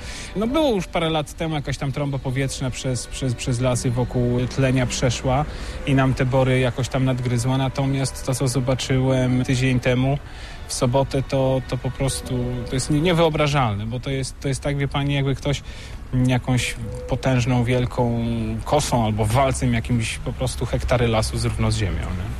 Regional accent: Tuchola, Kuyavian-Pomeranian Voivodeship, Poland; moved away as an adult; now in Toruń, Poland; bo pochodzę z Tucholi, do Torunia przeprowadziłem się 15 lat temu

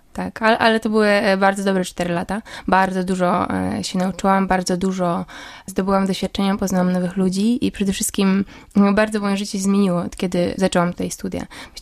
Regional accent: Pomeranian Voivodeship, Poland; now in Bydgoszcz, Poland; W Lęborku, najbliżej w sumie właśnie tej mojej rodzinnej miejscowości.

